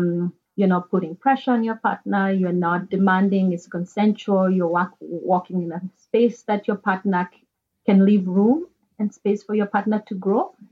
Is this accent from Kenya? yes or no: yes; Kenya; back in Kenya, I'm from Kenya originally.